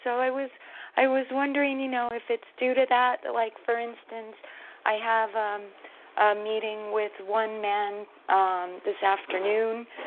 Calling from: New York, United States; I'm in New York.

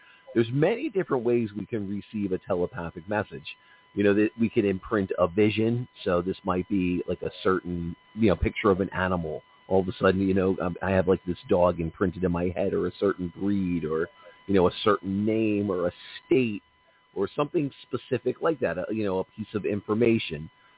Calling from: New Jersey, United States; I'm calling from New Jersey. New Jersey's got Atlantic City casinos.

